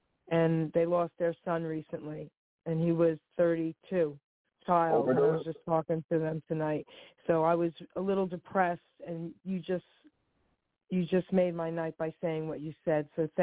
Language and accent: English; New Jersey, United States; I'm from New Jersey, babe.